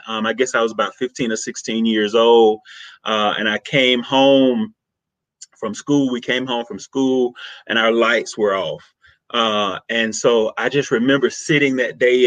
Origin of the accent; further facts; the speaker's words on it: Mississippi, United States; accent: Southern; moved away as an adult; also born or lived in Alabama; now in Colorado, United States; So if you can't tell by the accent, I am definitely from the South. I am Southern to the core. I was born and raised in Mississippi. My family actually still lives there.